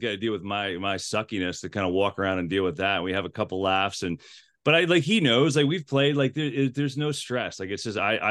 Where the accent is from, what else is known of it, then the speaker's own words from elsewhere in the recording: New Jersey, United States; I grew up in New Jersey and no one played it in my family and never played it, never paid attention to it, never watched it.